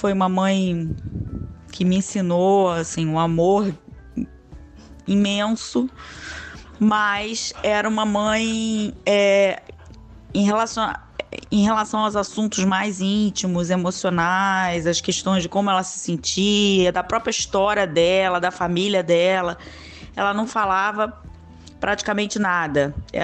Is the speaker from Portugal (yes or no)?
no; Niterói, Rio de Janeiro, Brazil; Sou nascida e criada aqui em Niterói. Nasci no dia 27 de outubro de 1971, estou com 51 anos.